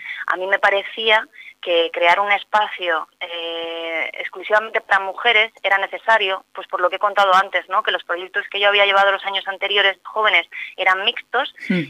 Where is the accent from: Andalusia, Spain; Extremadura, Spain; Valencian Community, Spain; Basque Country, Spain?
Basque Country, Spain; Vitoria; yo he estado viviendo fuera muchos años, soy de Vitoria, pero he estado viviendo muchos años fuera, entonces hace 3 años llegué a Vitoria